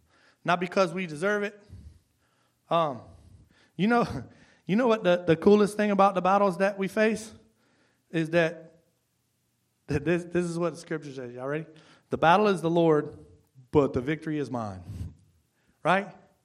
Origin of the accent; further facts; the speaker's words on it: Louisiana, United States; I'm from Louisiana. I lived in Louisiana.